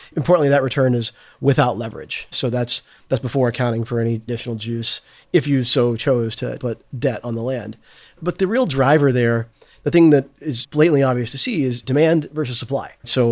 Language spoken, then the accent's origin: English; Arkansas, United States; a neighbor knew I was from Arkansas and had been asking me how to invest in farmland. He knew that I'd been growing up in a farming family